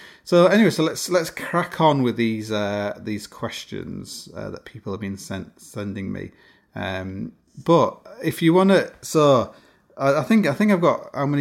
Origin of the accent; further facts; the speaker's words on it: Canada; in brackets, I'm Canadian